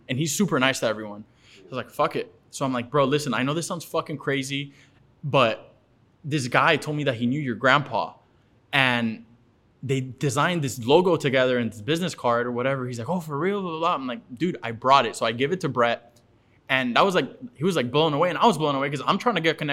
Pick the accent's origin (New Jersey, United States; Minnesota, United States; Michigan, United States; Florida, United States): Florida, United States; Bay Harbor; I grew up in Bay Harbor with my mom, and we always went to Costco across the street.